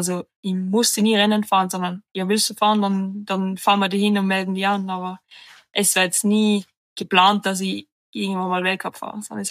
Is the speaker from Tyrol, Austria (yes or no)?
no; Saalbach, Salzburg, Austria; ich bin 23 Jahre alt, ich komme aus Salbach, Österreich. Ich bin am Schulwerkhaus aufgewachsen, das ist kleine Hütte am Berg oben